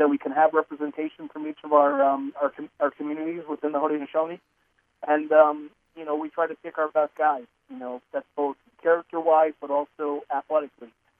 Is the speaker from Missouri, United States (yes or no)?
no; New York, United States; And my mother, of course, is from Allegheny. My father's from the Cattaraugus Territory. And I grew up between, you know, Allegheny and also Brooklyn, New York. And then around high school time, I moved up to up around Victor, New York.